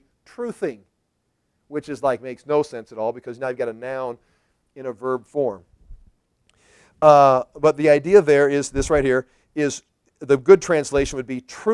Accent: United States; And if it's simple, and I want simple and comfortable, I'm American.

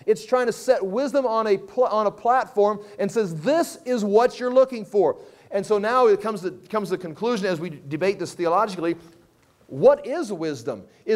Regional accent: England, United Kingdom; I'm from England.

